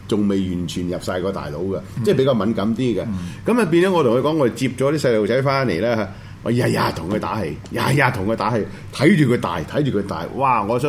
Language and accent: Cantonese; China; 咪就係我哋之所以我中國人講嘅氣咯